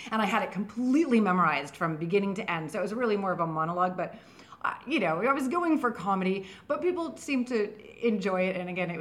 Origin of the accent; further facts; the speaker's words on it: San Francisco, California, United States; also born or lived in New Orleans, United States; I'm from San Francisco. I graduated from UC Santa Cruz, and my best friend was moving to New Orleans